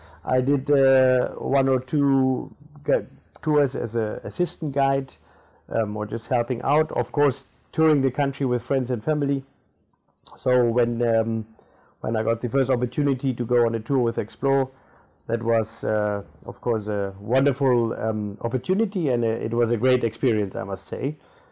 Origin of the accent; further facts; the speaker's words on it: Namibia; first language German; English is a second language; also born or lived in Germany; grandmother was born already here. Both my parents were born here, and I'm also born in Namibia. While my mother tongue is German, I feel as Namibian. This is my home.